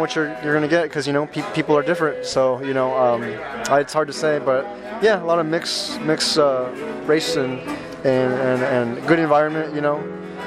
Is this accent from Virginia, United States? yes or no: no; San Jose, California, United States; Well, originally I'm from San Jose, but I went from county to county